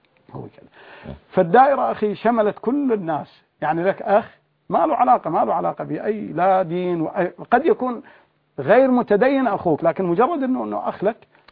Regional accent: Syria; عندنا في سوريا

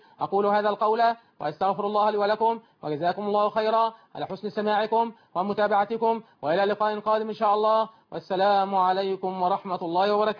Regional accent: Egypt; بلدنا مصر

